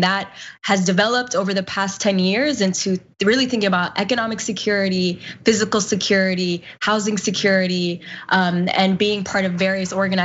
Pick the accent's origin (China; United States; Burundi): United States; New York City, New York; I'm from Queens, New York. I grew up in a working class immigrant community here. My father owned a small business deli when I was growing up.